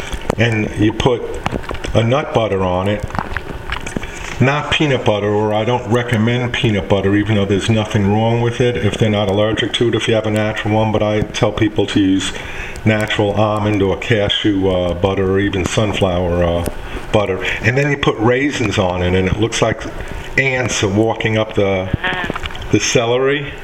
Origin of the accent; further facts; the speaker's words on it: New York City, New York, United States; moved away; And I'm from the Bronx and my wife's from Brooklyn. And when I go home, my friends tease me and tell me I sound like a Southern belle.